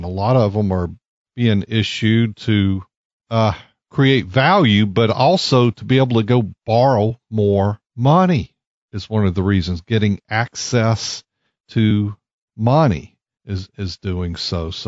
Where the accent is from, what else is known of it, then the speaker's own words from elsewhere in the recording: Hattiesburg, Mississippi, United States; Oh, I grew up in Hattiesburg.